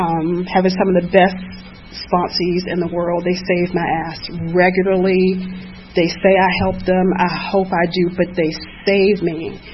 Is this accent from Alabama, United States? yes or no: no; Atlanta, Georgia, United States; I am a native of Atlanta. Any other Grady babies in the house?